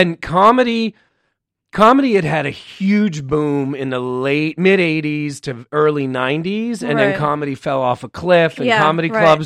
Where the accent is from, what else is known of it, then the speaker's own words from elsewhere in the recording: New York, United States; New York. Well, I grew up in New York. I went to school in Iowa. So technically, I went from Iowa to L.A.